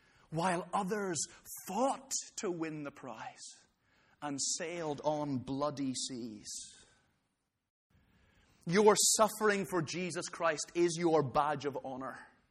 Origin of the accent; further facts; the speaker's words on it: Ethiopia; I was brought up in Ethiopia. You've got to love spicy food if you're brought up there.